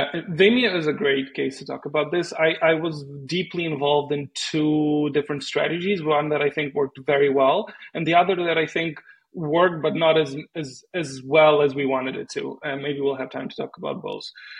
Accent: Ukraine; also born or lived in New York; now in Barcelona, Spain; I come from Ukraine. It's where I was born. I live most of my life in there. And I spent 4 years living in New York. And now I'm in Barcelona.

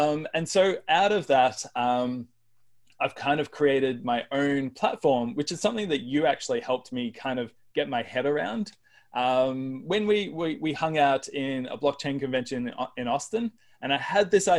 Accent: Australia; now in Portland, United States; So I am Australian, but I live in Portland, Oregon in the US.

